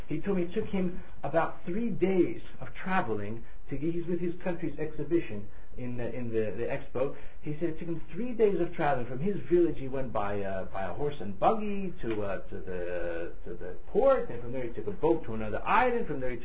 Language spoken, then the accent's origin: English; United States; now in England; I said, no, I'm actually from America, I live in England now.